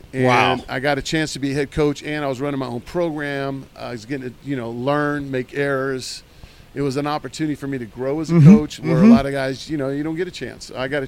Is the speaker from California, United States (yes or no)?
yes; Oakland, California, United States; So, you know, look, I'm from Oakland, California.